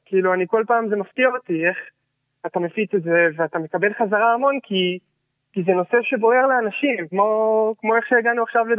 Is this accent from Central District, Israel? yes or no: no; Ramat HaSharon, Tel Aviv District, Israel; אני גדלתי פה ברמת השרון, שזה כזה במטר מתל אביב